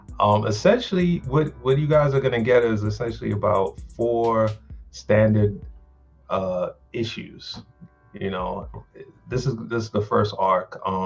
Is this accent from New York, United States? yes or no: yes; New York City, New York, United States; now in Richmond, United States; I'm a transplant from New York City. I grew up in Brooklyn, New York, and I've been into comics since I was a kid, man.